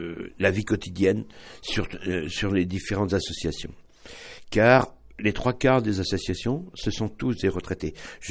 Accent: Normandy, France; Alors, je suis natif de Normandie et mon père était pêcheur.

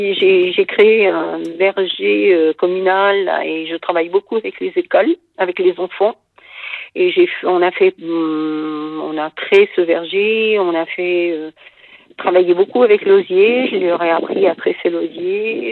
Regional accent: Voiron, Auvergne-Rhône-Alpes, France; Je suis née à Voiron, j'ai habité Voiron, mais après, comme j'ai été vendue aux étalagistes, je suis allée en montagne, aux Deux-Alpes, après à Bourdoisan, après dans le Vercors, et j'ai atterri à Saint-Blaise-du-Buy.

